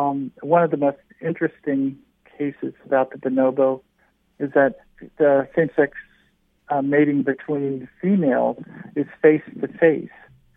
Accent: Indonesia; also born or lived in Philippines; I grew up in Indonesia and the Philippines

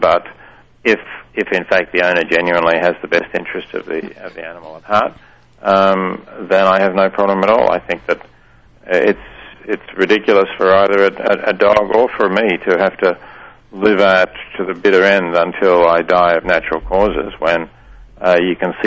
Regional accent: Victoria, Australia; I mean, I'm from Australia. In fact, I'm from the other Victoria, the state of Victoria.

